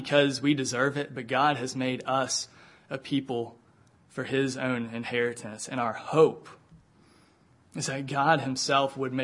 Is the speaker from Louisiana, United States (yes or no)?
no; Georgia, United States; I'm from Georgia. I support all the pro Atlanta sports teams. Go Hawks.